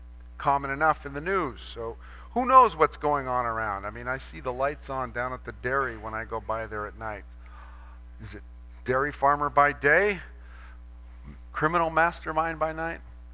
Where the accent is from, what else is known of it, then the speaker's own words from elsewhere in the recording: United States; Now, one of the assumptions that I have as an American, and you have probably